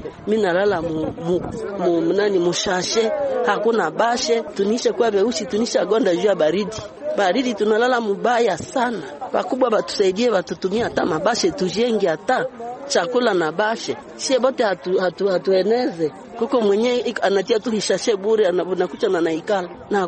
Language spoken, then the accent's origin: Swahili; Rutshuru, North Kivu, DR Congo; Hali ya ukimbizi, nilitoka Ruchuru, lakini niko mkilema